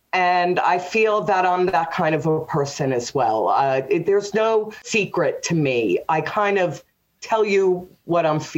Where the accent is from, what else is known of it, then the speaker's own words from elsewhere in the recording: Riverdale, New York, United States; I'm originally from Riverdale in the Bronx, New York, and I'm the oldest of two.